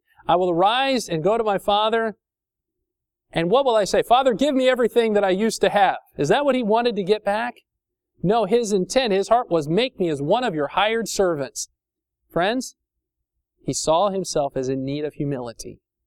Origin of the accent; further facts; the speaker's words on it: Indiana, United States; My parents lived in farm area where I grew up in Indiana